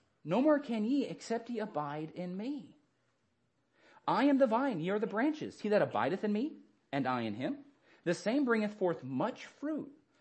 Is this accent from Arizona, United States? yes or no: yes; Phoenix, Arizona, United States; Man, I grew up in the city. I grew up in Phoenix, Arizona. Granted, things didn't grow there anyway